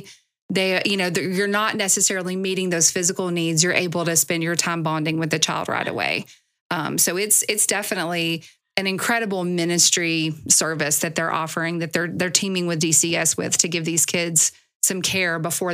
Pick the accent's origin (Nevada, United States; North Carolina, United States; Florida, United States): North Carolina, United States; Mars Hill; I grew up over in Mars Hill. So I know right where Burnsville is.